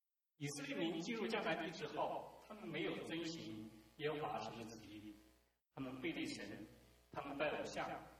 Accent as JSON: {"language": "Chinese", "country": "China", "lives_now": "United States", "said": "我们中国人还好，说中文的时候他没有区别，但是我们英文不好，我们有的时候说西和低可能会说错，要小心将来可能会给你带来麻烦。这就是美国现在的现状"}